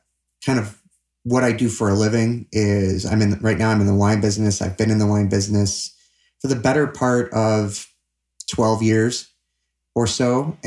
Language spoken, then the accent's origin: English; Chicago, Illinois, United States; Well, we're both from Chicago